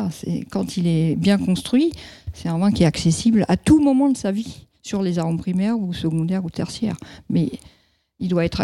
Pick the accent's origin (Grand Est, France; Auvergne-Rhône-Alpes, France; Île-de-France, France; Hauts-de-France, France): Île-de-France, France; je suis native du Val d'Oise à l'origine.